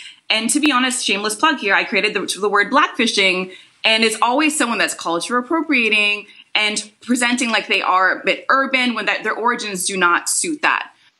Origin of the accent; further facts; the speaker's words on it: Toronto, Ontario, Canada; But when someone asks again, I'm like, you know what? Okay, fine. I'm from Toronto. I've been living in Toronto my whole life.